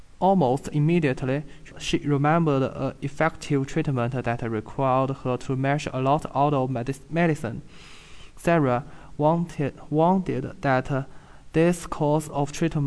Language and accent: English; Suzhou, Jiangsu, China; English is a second language; My hometown is Suzhou, located in Jiangsu province in China. It is located in the southeast part of China, and it's near to Shanghai.